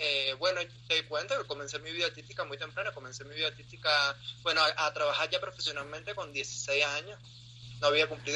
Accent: Pinar del Río, Cuba; De Pinar del Río.

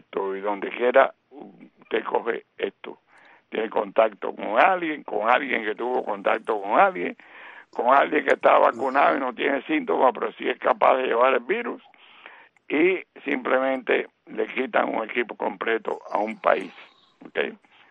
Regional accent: Cuba; Yo soy un cubano típico, le dice tú a todo el mundo

